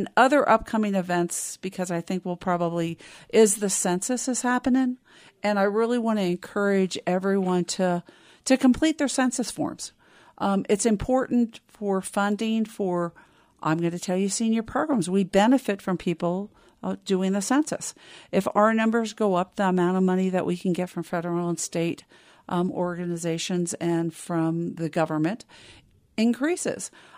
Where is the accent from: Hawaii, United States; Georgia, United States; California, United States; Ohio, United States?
Ohio, United States; Cincinnati; No, I was born and raised outside of Cincinnati, Ohio.